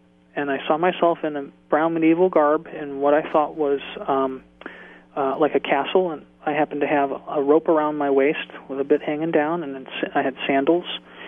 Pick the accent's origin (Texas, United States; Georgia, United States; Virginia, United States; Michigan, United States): Virginia, United States; Virginia Beach; I grew up in Virginia Beach. I went to college near Washington, D.C., and it was much more multicultural, much more multi-religious environment, you know.